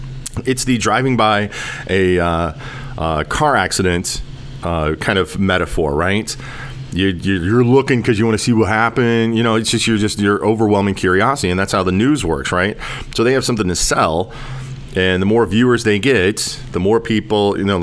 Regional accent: Topeka, Kansas, United States; I went back to my hometown of in Topeka.

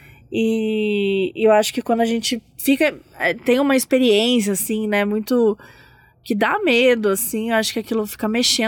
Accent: Belo Horizonte, Minas Gerais, Brazil; now in Bosnia and Herzegovina; porque eu tô atualmente na Bósnia e Herzegovina, mas sou de BH, do nosso país, Minas Gerais.

